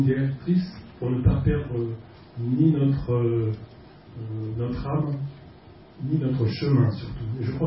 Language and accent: French; France; Je suis français, aussi blanc qu'on puisse être